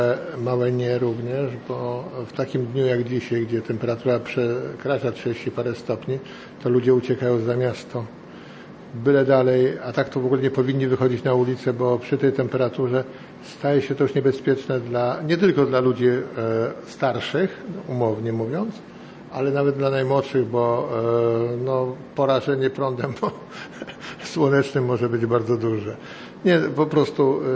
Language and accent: Polish; Gdańsk, Pomeranian Voivodeship, Poland; born there; tutaj od samego urodzenia spędzam czas. Mieszkam w tej chwili w Oliwie, ale tutaj się podobno urodziłem. Czyli urodziłem się w domu.